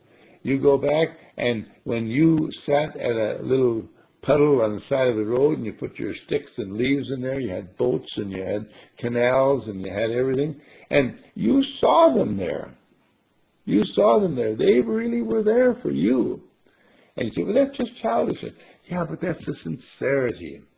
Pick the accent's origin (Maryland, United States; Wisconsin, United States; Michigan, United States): Wisconsin, United States; Milwaukee; born there; I was born in Milwaukee, Wisconsin, and we had snow in the winter times too.